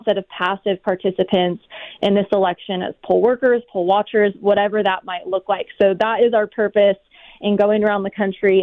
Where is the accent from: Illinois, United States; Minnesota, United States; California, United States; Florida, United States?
California, United States; I mean, you know, you're in Arizona. I grew up in California.